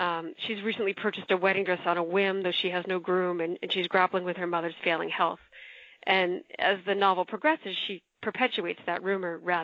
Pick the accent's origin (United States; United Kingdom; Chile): United States; Massachusetts; So I grew up on the North Shore of Boston.